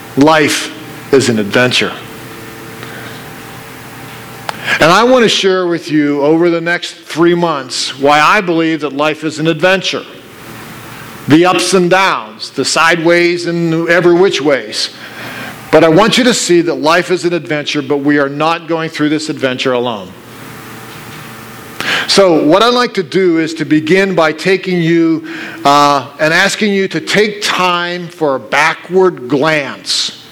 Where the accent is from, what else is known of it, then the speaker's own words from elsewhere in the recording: Pennsylvania, United States; Now, I grew up in Pennsylvania, steel mill country, and so I loved to read adventure stories.